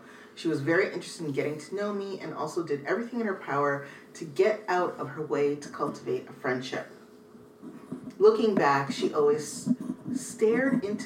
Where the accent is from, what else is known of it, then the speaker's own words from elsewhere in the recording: Canada; I'm from Canada. Very nice people.